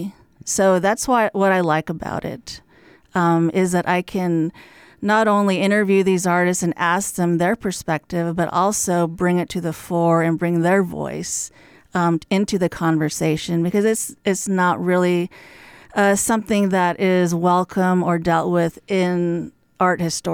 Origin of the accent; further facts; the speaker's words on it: United States; because I'm from the Navajo Nation, I see around me everywhere.